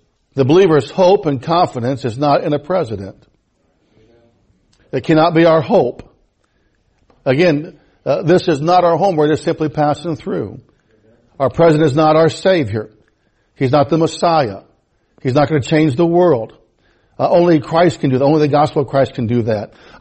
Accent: United States; Now, as an American, I want to see America do well.

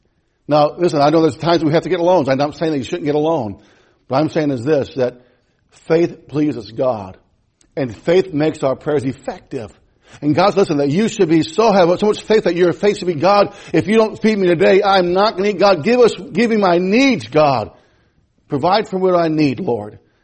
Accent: United States; I am an American.

